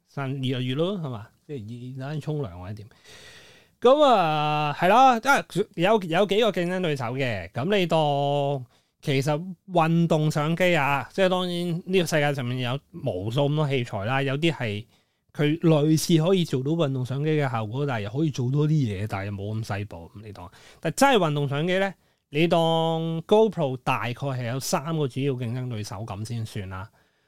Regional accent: Hong Kong; 可能我系香港人嚟嘅，唔好意思啦吓

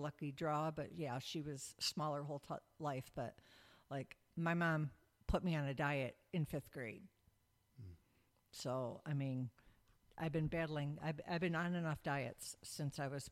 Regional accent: Detroit, Michigan, United States; I'm from Detroit, Michigan.

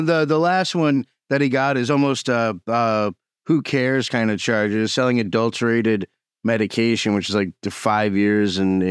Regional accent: United States; that's too much for me because I'm an American.

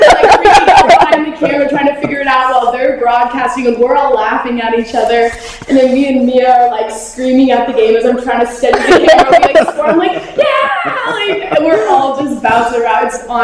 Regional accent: Utah, United States; I'm from Utah, so a lot of people don't drink coffee in Utah.

